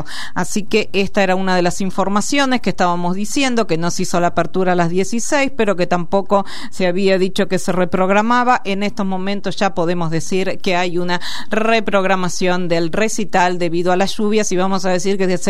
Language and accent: Spanish; Buenos Aires, Argentina; Yo, por ser porteña, la primera vez en mi vida